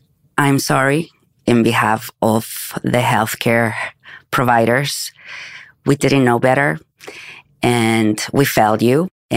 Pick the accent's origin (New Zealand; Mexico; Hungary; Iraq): Mexico; moved away as an adult; now in United States; I am originally from Mexico, and that's where I studied medicine.